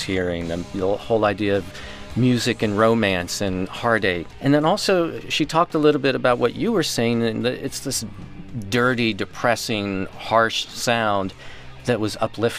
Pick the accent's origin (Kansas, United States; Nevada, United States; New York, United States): Kansas, United States; I grew up in Kansas. I felt a little bit of what he was talking about.